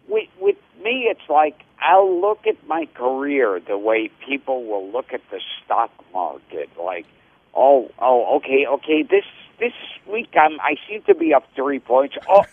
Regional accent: Brooklyn, New York, United States; No. I moved out of there years ago, but I grew up in Brooklyn.

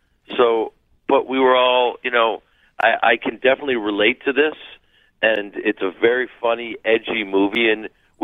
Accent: Chicago, Illinois, United States; I grew up in Chicago in a theater family, and we're Jewish, but we're a very liberal family.

